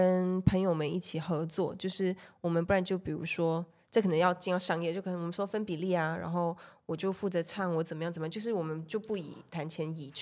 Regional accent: Malaysia; now in Taiwan; 因为我是马来西亚人嘛，所以我过来这边其实还是有一些签证问题啊、居留问题什么的。

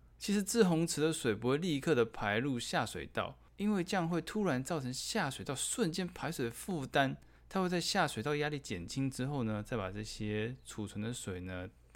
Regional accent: Neihu, Taipei, Taiwan; 我的家乡内湖

